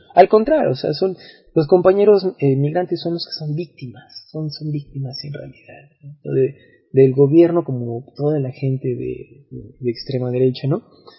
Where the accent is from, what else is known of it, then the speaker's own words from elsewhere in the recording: Mexico; creo que nosotros como mexicanos, claro que tenemos que tener individualmente una sensibilidad para con los migrantes